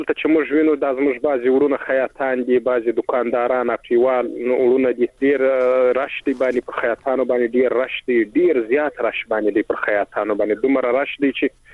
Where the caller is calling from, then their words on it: Helmand, Afghanistan; د هلمند نه اړیکه نیولې ده